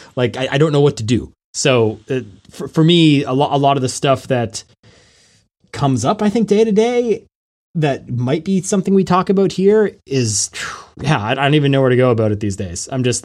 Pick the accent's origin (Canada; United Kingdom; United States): Canada; I don't think I'm necessarily shy to talk about American politics being a Canadian